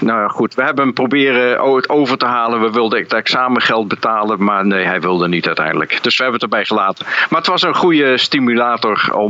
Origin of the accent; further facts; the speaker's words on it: Geldrop, North Brabant, Netherlands; now in Almelo, Netherlands; Ik ben 62 jaar oud. Ik woon in Almelo. Ik heb een technische achtergrond en ik kom oorspronkelijk uit Gelderop in Brabant. En ik woon sinds 1981 in Almelo